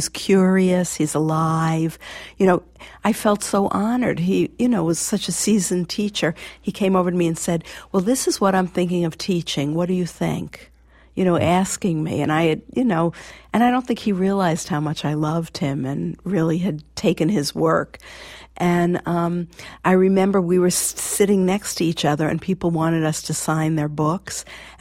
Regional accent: United States; But for me as an American, it came over clean and I could penetrate.

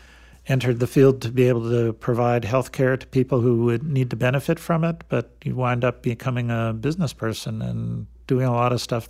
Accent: Wausau, Wisconsin, United States; also born or lived in Albany, New York; Partly in Wausau, Wisconsin, and then just outside of Albany, New York.

